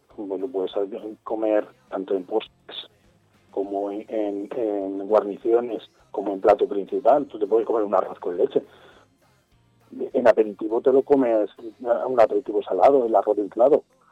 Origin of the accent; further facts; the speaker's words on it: Elche, Valencian Community, Spain; Pues hombre, soy de Elche, tengo que defender el arroz con costra.